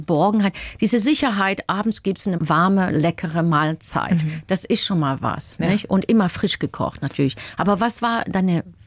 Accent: Spain; born there; first language English/Spanish; German is a second language; Ja, das ist meine Muttersprache. Also Englisch und Spanisch, beide. Ich bin ja in Spanien geboren.

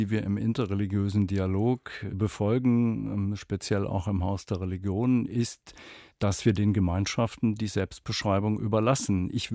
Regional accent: Kassel, Hesse, Germany; in meiner Heimatstadt Kassel.

